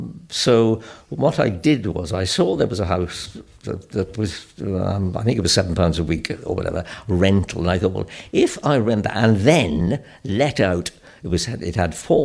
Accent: Splott, Wales, United Kingdom; I was a kid from Splot.

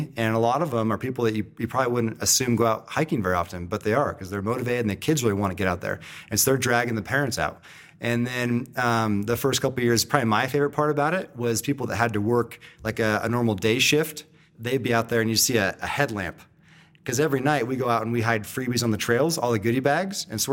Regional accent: San Diego, California, United States; So I'm from San Diego, and I worked a lot with the high schools in San Diego as well.

